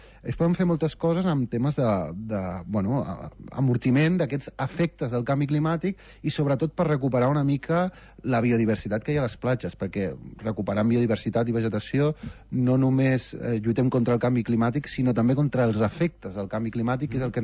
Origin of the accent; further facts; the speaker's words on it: Calafell, Catalonia, Spain; Sí, de fet, soc de Calafell